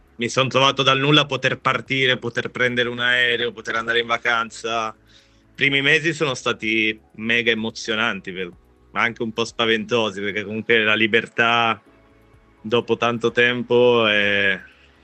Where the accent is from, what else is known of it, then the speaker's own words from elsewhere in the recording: Milan, Lombardy, Italy; Io, essendo nato e cresciuto a Milano, in una zona quasi centrale, frequentata dal mondo dell'arte e della musica